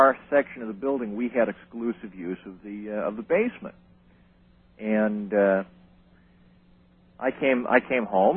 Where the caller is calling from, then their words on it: Gulfport, Florida, United States; I'm from Gulfport, Florida.